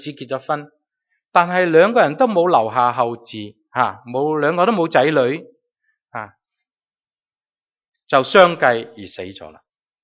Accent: Guangdong, China; 正如我哋广东人咧称呢啲咁嘅地方系叫做鱼米之乡

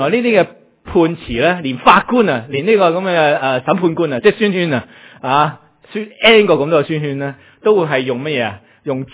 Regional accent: China; 系咪我哋都系中国人啊？

